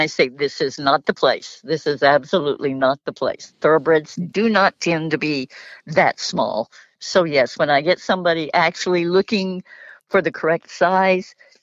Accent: Oklahoma, United States; City girl, grew up in Oklahoma

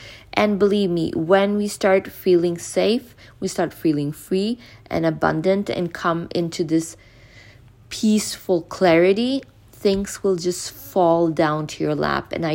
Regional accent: Norway; English is a second language; I'm Norwegian even though I'm speaking English.

